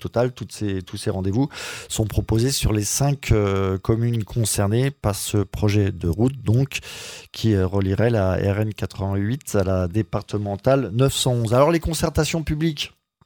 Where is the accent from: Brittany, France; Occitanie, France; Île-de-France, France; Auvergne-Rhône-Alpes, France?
Île-de-France, France; Paris; moi je suis parisien, donc je connais un peu le problème de circulation.